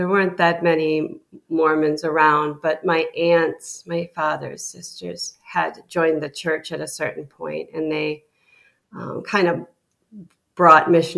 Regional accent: Michigan, United States; So I grew up in Michigan, in Lower Michigan, the Lower Peninsula, the mitten part, as they say. So, and I lived on my grandfather's farm for a good bit of the time. We lived in a rural area.

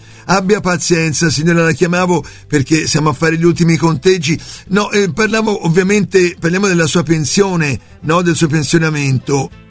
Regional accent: Florence, Tuscany, Italy; io tra l'altro sono di Firenze

